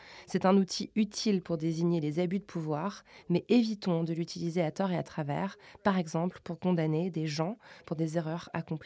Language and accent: French; France; je dis que je suis française